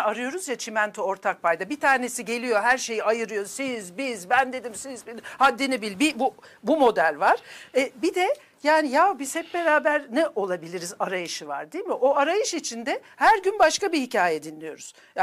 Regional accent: Ankara, Turkey; Ben yıllarca Ankara'da büyüdüm. Ankara'da Doktor Vali Reşit Caddesi'nde oturdum. Ya 15-16 yaşındaydım.

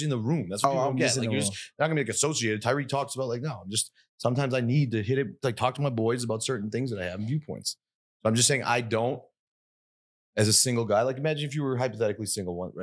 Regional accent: Boston, Massachusetts, United States; I came from Boston. It's like nice and quiet, normal there.

